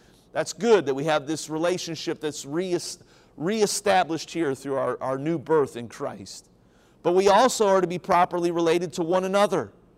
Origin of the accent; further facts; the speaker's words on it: Cincinnati, Ohio, United States; I'm a Cincinnati Reds fan. I grew up in Cincinnati